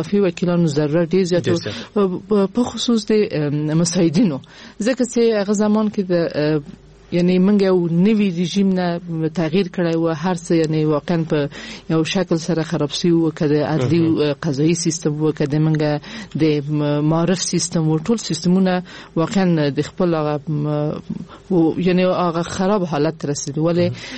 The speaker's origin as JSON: {"language": "Pashto", "region": "Kabul", "country": "Afghanistan", "tie": "born or raised there", "said": "ما د کابل اوسیدونکې، ما په کابل کې زیږیدلې، ما اکثره عمر مې ټول عمر مې یعنی په افغانستان کې په کابل کې تیر کړی دی."}